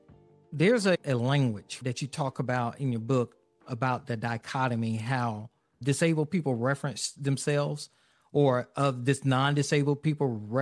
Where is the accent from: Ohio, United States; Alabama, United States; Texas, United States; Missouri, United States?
Alabama, United States; I'm from Alabama.